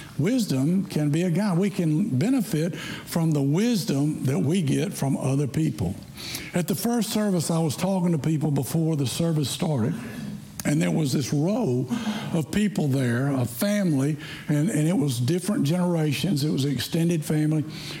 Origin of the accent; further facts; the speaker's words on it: Tennessee, United States; also born or lived in Bowling Green, Kentucky; well, you can tell by my Wisconsin accent that I grew up in Tennessee. But I did spend some time in Kentucky. When I was a kid, we lived in Bowling Green for 4 years.